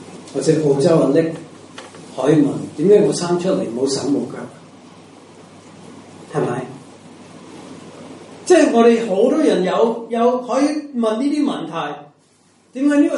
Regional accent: Macau; born there; 点解我澳门出世唔系香港出世？

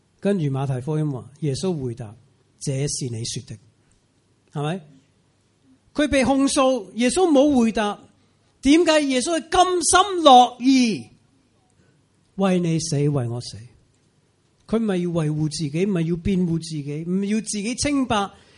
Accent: United States; 用美国的例子，美国，我是美国人

